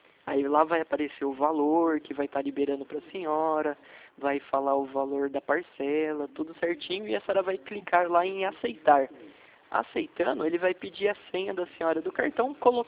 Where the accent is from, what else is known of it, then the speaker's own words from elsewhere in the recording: São José dos Campos, São Paulo, Brazil; eu sou de São José dos Campos. Eu falo de São José.